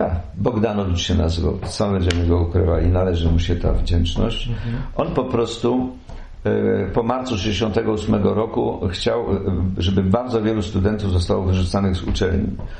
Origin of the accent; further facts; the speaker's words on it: Lower Silesian Voivodeship, Poland; bo ja mieszkałem jako dziecko na Sterczyka tutaj na Biskupinie